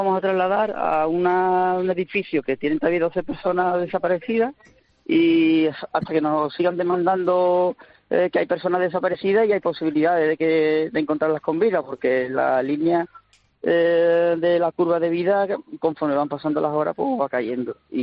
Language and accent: Spanish; Villanueva de la Fiscal, Andalusia, Spain; Yo, por ejemplo, soy de Villanueva de la Fiscal, de Sevilla, pero